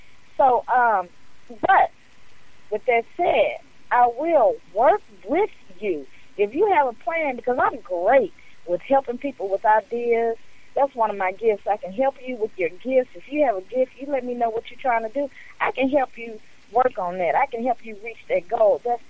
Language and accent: English; Jamaica; But like I was saying, yeah, I'm like a Jamaican.